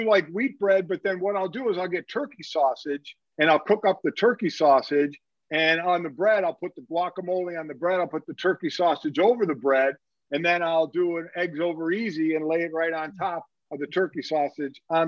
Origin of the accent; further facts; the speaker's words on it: Cleveland, Ohio, United States; But interestingly enough, growing up in Cleveland, I was a Oakland Raider fan.